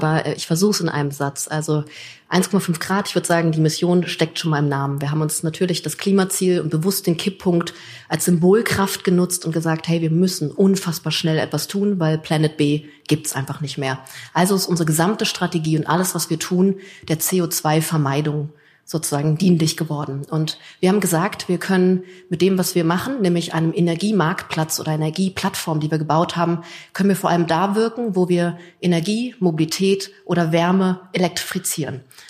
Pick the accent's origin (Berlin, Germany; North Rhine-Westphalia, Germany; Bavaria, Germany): Berlin, Germany; ich komme aus Berlin und das ist immer naheliegend, dass du irgendwie als junger Mensch mit 16 schon so loslegst, in Clubs zu arbeiten.